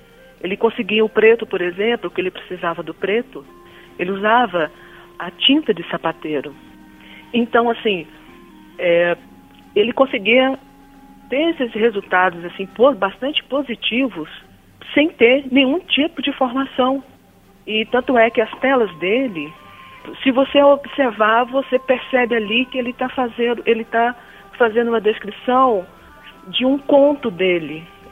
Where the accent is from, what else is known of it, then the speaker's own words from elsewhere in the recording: Goiás, Brazil; É porque que nós somos aqui do interior.